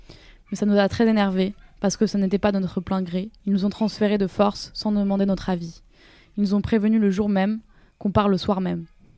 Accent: New Caledonia; Malgré ce qu'il se passe chez nous en Kanaky, c'est comme ça, c'est le combat.

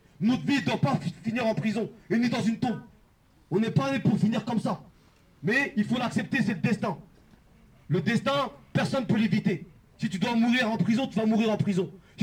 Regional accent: Champs-sur-Marne, Île-de-France, France; moi, je suis originaire de Champs-sur-Marne.

